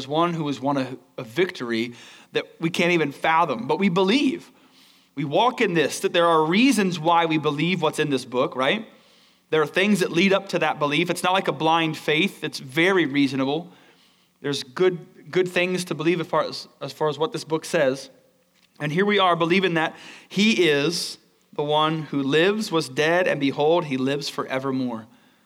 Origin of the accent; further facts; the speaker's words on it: United States; I grew up in America and my parents were nominally Christian.